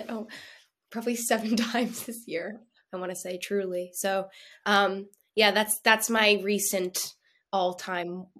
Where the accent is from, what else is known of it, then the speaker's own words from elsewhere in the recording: Canada; now in United States; I'm Canadian